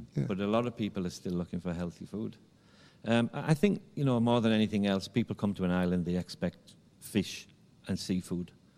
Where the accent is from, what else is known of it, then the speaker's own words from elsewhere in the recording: England, United Kingdom; now in Jamaica; I am Jamaican now, but originally from England, yeah.